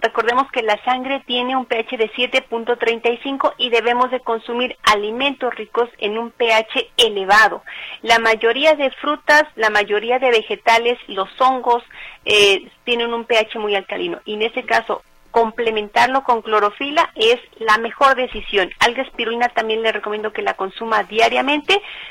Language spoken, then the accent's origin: Spanish; Puebla, Mexico; yo soy de Puebla y de allá se maneja mucho lo que es el guasontle